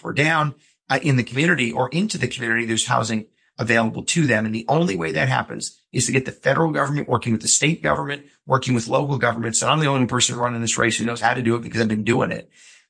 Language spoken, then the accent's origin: English; New York, United States; I grew up in the Hudson River Valley in upstate New York.